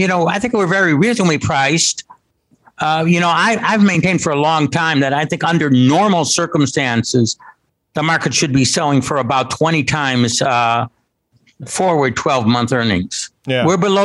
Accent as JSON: {"language": "English", "town": "Chicago", "region": "Illinois", "country": "United States", "tie": "born there", "lives_now": "Philadelphia, United States", "said": "Yeah. Well, I've been here for 46 years. I was actually born in Chicago, so I'm a Midwesterner."}